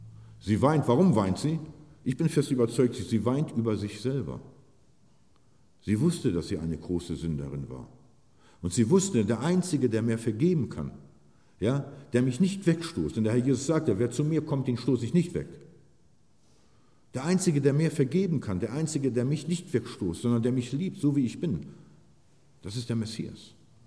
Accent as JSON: {"language": "German", "town": "Buchholz", "country": "Germany", "said": "in Buchholz, da wo ich herkomme, wir haben jedes Jahr Stadtlauf"}